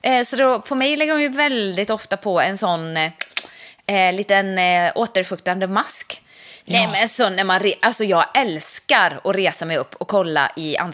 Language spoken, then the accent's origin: Swedish; Ulricehamn, Västra Götaland County, Sweden; när jag var liten och bodde i Ulricehamn.